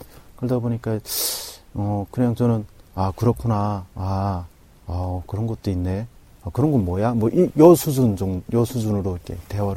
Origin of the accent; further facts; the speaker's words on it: North Korea; 북한에서 왔다라고 했을 때는